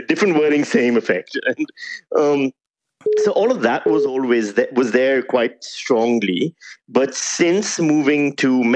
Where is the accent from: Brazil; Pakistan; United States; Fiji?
Pakistan; now in Australia; It's a huge part of my identity, but I see it as part of being Pakistani, like a Pakistani-Australian